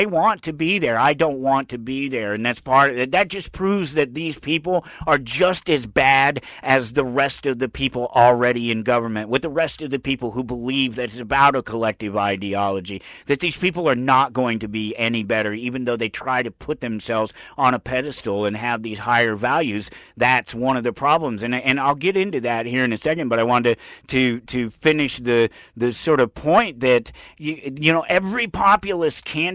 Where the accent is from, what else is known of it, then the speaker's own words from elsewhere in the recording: Colorado, United States; I grew up in Colorado. He was there. He helped form the party.